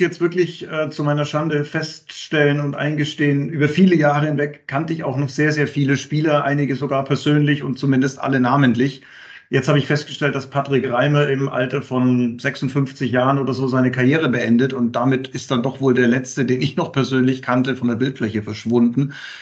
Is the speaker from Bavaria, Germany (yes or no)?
yes; Nuremberg, Bavaria, Germany; ich komme aus Nürnberg